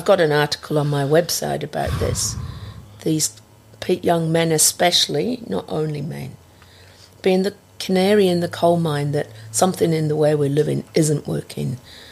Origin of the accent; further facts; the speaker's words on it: North West England, United Kingdom; No, I come from Lancashire. All of us can talk to anybody.